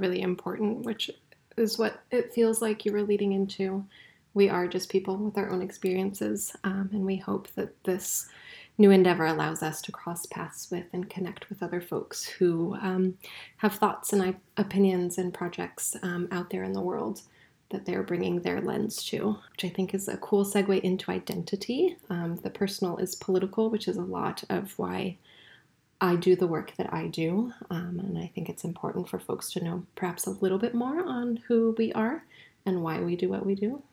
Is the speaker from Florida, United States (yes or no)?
no; Chicago, Illinois, United States; So we're from Chicago. That's home to us.